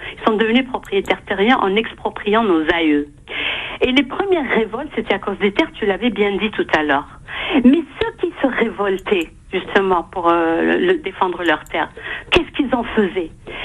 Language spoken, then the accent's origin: French; Algiers, Algiers Province, Algeria; moved away; on avait quitté la Casbah. Moi personnellement, je suis née à la Casbah. Mmh. Et j'ai clôturé les naissances à la Casbah, on va dire. D'accord? Mon père y est né en 26, etc. On a grandi dans la même maison.